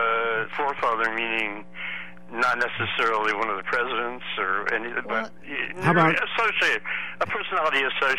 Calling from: San Francisco, California, United States; Hi, I'm calling from San Francisco in response to the question about, was it public places in San Francisco named after people?

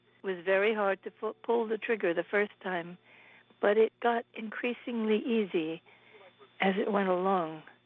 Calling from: Accord, New York, United States; I'm calling from Accord, New York.

